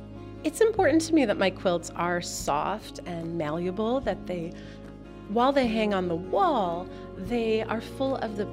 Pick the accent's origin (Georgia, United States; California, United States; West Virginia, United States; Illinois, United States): Illinois, United States; Naperville; I grew up in Naperville, Illinois, the western suburbs of Chicago.